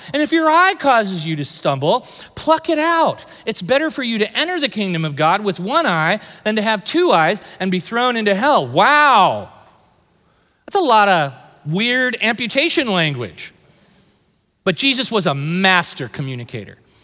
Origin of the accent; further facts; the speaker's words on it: San Jose, California, United States; I know for me, you know, I grew up in San Jose.